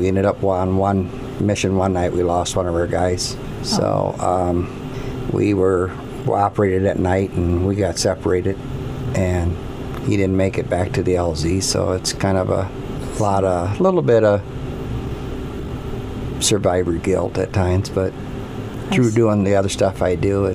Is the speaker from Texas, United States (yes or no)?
no; Dubuque, Iowa, United States; I grew up in Dubuque, and junior high school is like 8 blocks away from the University of Dubuque.